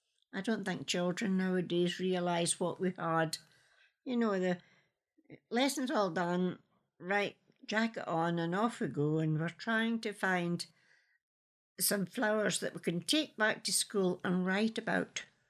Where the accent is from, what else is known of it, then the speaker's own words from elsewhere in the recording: Hollybush, Scotland, United Kingdom; also born or lived in Strathaven; I was born in Strathaven in Lanarkshire. Uh-huh. And I grew up at Hollybush in Ayrshire.